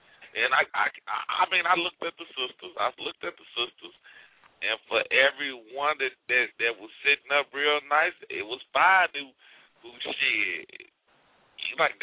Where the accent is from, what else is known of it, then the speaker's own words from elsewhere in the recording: Gary, Indiana, United States; I come from Gary, Indiana. You know what I'm saying? And, yes, it's a predominantly African-American city.